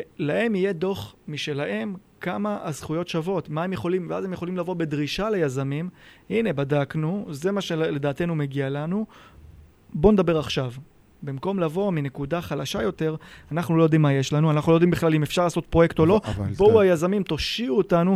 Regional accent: Givatayim, Tel Aviv District, Israel; born or raised there

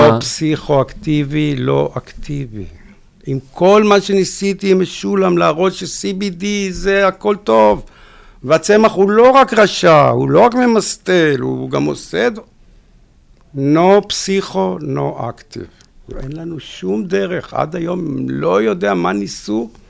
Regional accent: Petah Tikva, Central District, Israel; אני מפתח תקווה.

